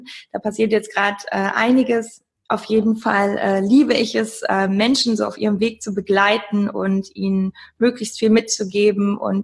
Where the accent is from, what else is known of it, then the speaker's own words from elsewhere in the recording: Cologne, North Rhine-Westphalia, Germany; ich komme aus Köln